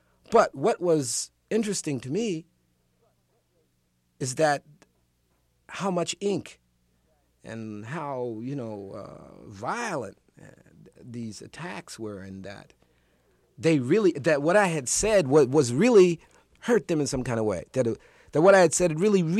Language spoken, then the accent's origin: English; Newark, New Jersey, United States; moved away as an adult; also born or lived in New York; I was born in Newark. I left, to go away to college. But I came back to Newark because I knew that that was where I began